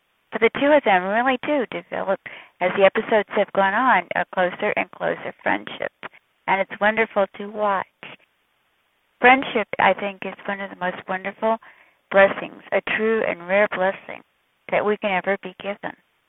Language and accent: English; Connecticut, United States; I'm from Connecticut.